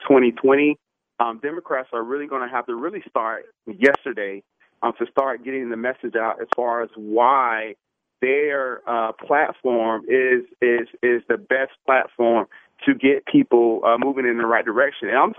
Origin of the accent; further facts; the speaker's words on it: Nigeria; now in United States; Nigeria, yes.